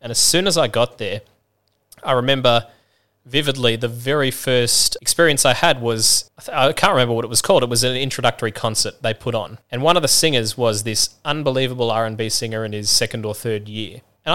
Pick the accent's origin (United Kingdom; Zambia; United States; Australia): Australia; Being an Aussie, you know, we like to think sometimes we know what R&B is down here.